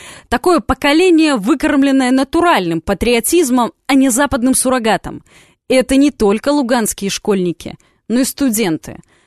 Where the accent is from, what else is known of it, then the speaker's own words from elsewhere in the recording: Belarus; Мы, белорусы, всегда неравнодушны к страданиям, слезам, человеческому горю.